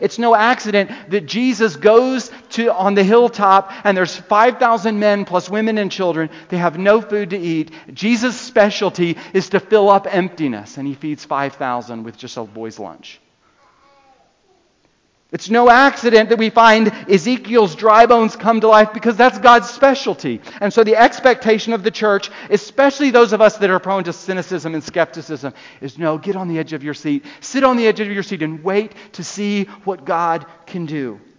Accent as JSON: {"language": "English", "region": "the South", "country": "United States", "accent": "Southern", "said": "you can hear my accent. I'm from the South."}